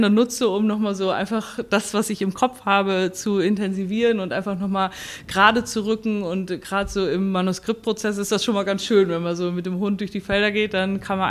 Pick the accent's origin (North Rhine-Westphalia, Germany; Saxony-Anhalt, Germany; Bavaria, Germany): North Rhine-Westphalia, Germany; Ja, am Siegerland. Ich bin tatsächlich auch gebürtige Siegerländerin.